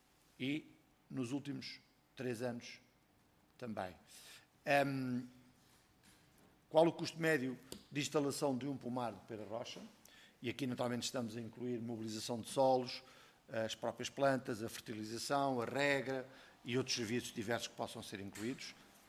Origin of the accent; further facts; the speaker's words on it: Oeste, Portugal; também sou do Oeste, ainda que um Oeste mais ligado ao mar, mas também sou do Oeste